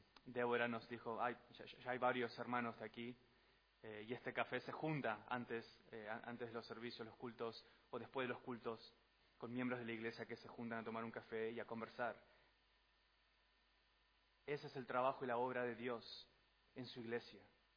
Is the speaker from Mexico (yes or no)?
no; Argentina; Soy argentino.